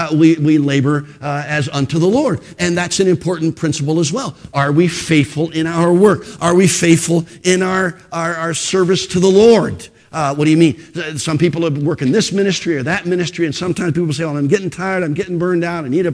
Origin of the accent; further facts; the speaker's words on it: Philadelphia, Pennsylvania, United States; I grew up in the Philadelphia area.